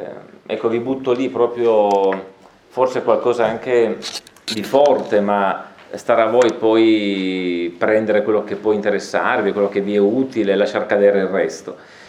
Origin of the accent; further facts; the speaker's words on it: Beinasco, Piedmont, Italy; poi io sono di Beinasco, originario, quindi non è che sono proprio lontanissimo.